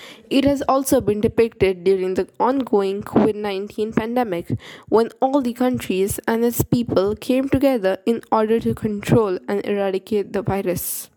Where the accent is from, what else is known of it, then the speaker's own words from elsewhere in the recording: India; from India, speaking on the theme Together with One Another.